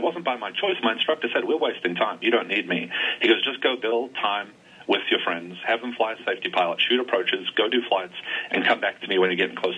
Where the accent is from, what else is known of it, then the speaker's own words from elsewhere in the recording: Lincoln Park, New Jersey, United States; accent: New Jersey; I am from Lincoln Park, New Jersey.